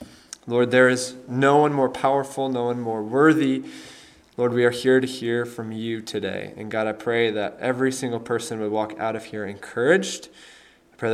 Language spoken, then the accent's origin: English; Chicago, Illinois, United States; I grew up in Chicago, and so I have seen and driven in snow before